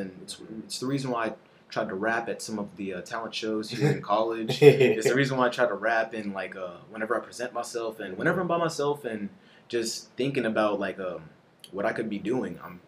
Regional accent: Belize; now in United States; So I grew up in Belize, and they didn't really freestyle too much over there in like my home country.

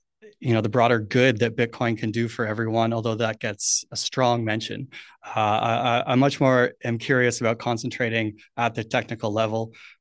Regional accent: Canada; now in New Zealand; I am from Canada. That is where my some of my intonation comes from.

